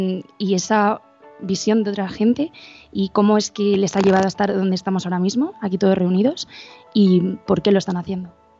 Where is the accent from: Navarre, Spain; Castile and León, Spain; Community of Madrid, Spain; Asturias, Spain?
Community of Madrid, Spain; Madrid; De Madrid.